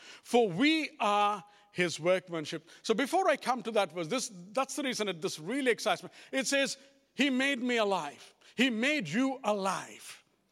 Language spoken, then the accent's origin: English; India; because I come from India, I've known a few religions